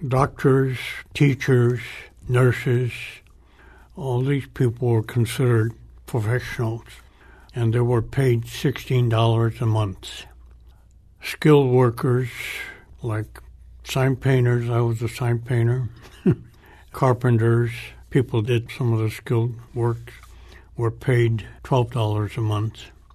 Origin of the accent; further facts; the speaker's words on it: Fresno, California, United States; born there; I was born in Fresno, California, which is a good place to be from. My parents had a grocery store there